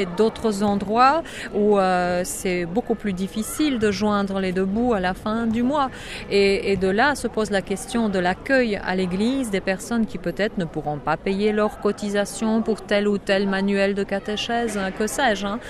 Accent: Poland; French is a second language; moi en tant que Polonaise

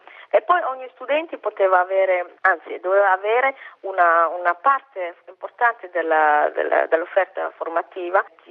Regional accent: Somalia; io sono somala e vengo dalla Somalia

